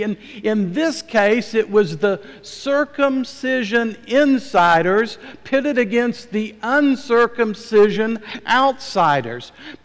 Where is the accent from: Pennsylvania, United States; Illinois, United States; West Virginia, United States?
West Virginia, United States; I was raised in the South, a border state, West Virginia, that seceded from Virginia during the Civil War